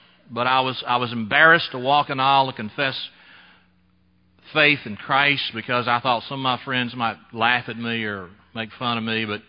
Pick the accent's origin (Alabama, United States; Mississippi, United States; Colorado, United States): Alabama, United States; He was a Presbyterian. I was a Baptist from South Alabama.